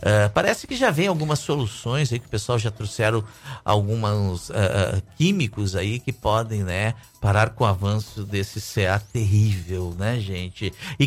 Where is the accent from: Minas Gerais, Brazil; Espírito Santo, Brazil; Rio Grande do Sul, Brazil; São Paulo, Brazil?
Rio Grande do Sul, Brazil; Sou gaúcho.